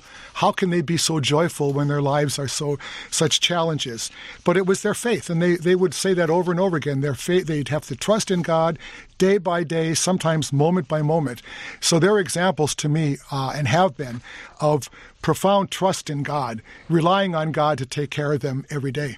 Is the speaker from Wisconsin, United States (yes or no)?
yes; Milwaukee, Wisconsin, United States; I'm from Milwaukee. I'm one of seven brothers, no sisters.